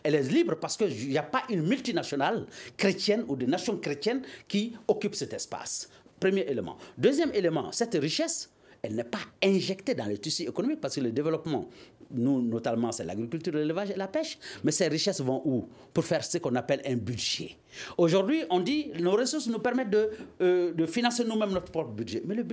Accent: Mali; On n'est pas russophone, on n'est pas anglophone, on n'est pas francophone, on est malianophone, on est malien.

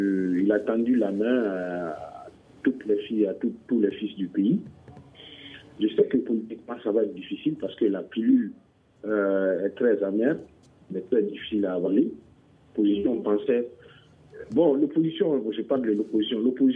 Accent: Mali; Nous sommes tous des Maliens

